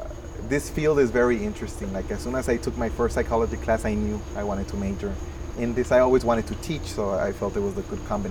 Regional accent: Roma, Texas, United States; I'm from Starr County, from Roma.

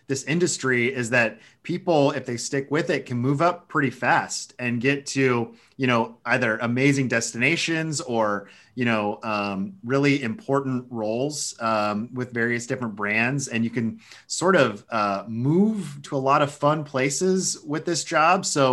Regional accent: California, United States; our love for growing up in Southern California.

